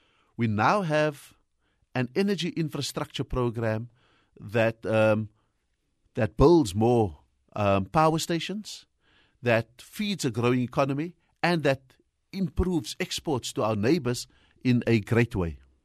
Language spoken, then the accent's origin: English; Cape Town, Western Cape, South Africa; I think I come from Cape Town, so I'm quite biased.